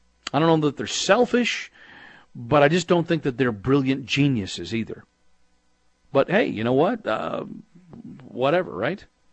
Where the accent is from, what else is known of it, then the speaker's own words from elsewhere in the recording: Illinois, United States; Anyway, I am from Illinois.